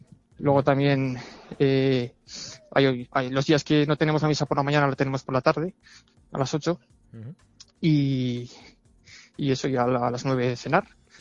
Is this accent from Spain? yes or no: yes; Huesca, Aragon, Spain; uno de los seminaristas de Huesca. He entrado este año, entré en septiembre. Uh-huh. Y bueno, pues soy de aquí de Huesca, tengo 26 años